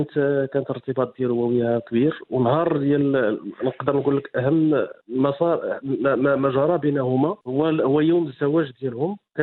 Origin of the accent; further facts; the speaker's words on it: Syria; وعلى المواطنين وعلى على كمغاربه